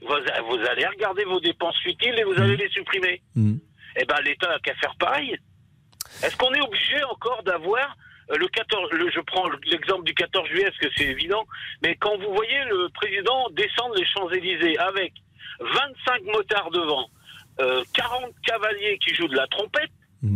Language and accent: French; Vannes, Brittany, France; je suis de Bretagne. Moi, je suis de Vannes et je serai à Lyon.